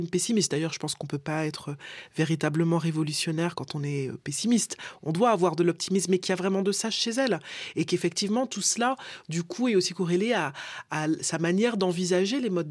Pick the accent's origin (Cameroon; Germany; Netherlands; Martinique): Martinique; je suis martiniquaise, j'ai grandi en Martinique, j'ai quand même de la famille guadeloupéenne.